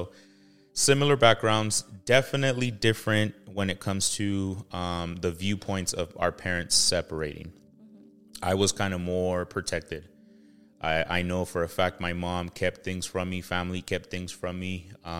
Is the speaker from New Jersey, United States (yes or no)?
no; Compton, California, United States; But like right now, we grew up in Compton.